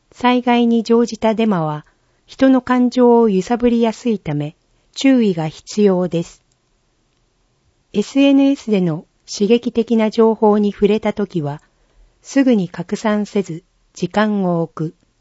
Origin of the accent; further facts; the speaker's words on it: Christchurch, Canterbury, New Zealand; 私の故郷、クライストチャーチでは3月に